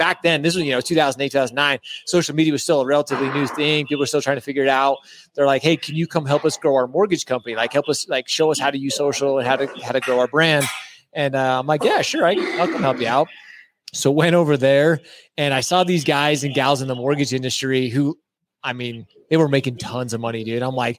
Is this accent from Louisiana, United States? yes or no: no; Utah, United States; I grew up here in Utah. I grew up in the mountains of Utah. I live up in the Heber area.